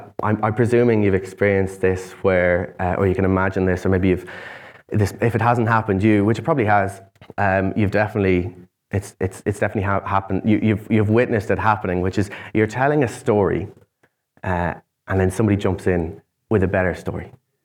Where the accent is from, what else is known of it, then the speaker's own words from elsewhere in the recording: Ireland; We pride ourselves on suffering. That's called being Irish.